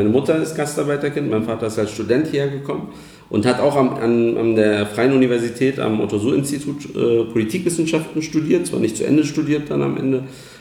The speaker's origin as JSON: {"language": "German", "region": "Berlin", "country": "Germany", "tie": "born or raised there", "said": "ich bin gebürtiger Kreuzberger, aufgewachsen in Neukölln."}